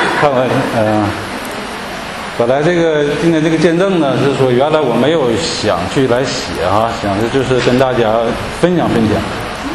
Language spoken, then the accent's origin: Chinese; Northeast China, China; 另外一个原因就是我是来自东北，这个平卷舌不分